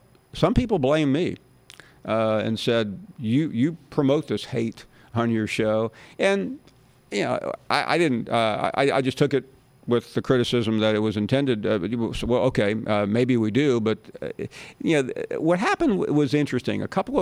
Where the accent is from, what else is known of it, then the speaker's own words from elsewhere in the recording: the South, United States; born there; now in Birmingham, United States; even though I was born in the South, my father and mother and my sister were all from New York. I'm a Jewish guy in Birmingham, Alabama